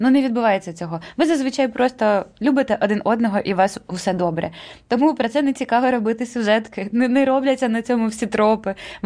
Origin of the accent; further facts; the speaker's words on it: Galicia, Ukraine; moved away; я із Галичини переїхала